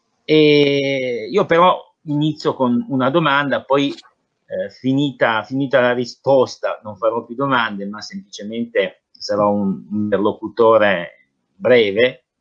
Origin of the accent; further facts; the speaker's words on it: Tuscany, Italy; now in Turin, Italy; Io sono toscano di origine, insomma dei posti sarzanesi, lunigianesi e spezzini